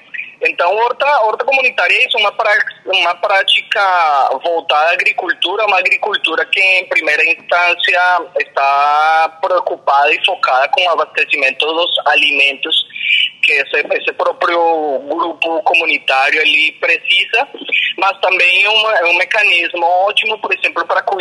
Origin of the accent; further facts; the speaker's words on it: Colombia; Portuguese is a second language; Eu sou colombiano